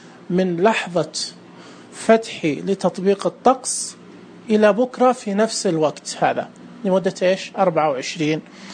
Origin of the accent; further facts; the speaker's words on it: Jeddah, Makkah Province, Saudi Arabia; يعني عندنا في جدة الساعة 1 PM حتكون شمس.